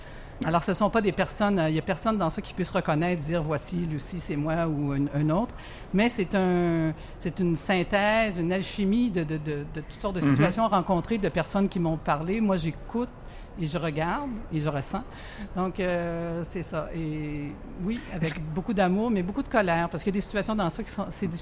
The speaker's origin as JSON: {"language": "French", "region": "Quebec", "country": "Canada", "said": "je suis une Québécoise assez peut-être typique"}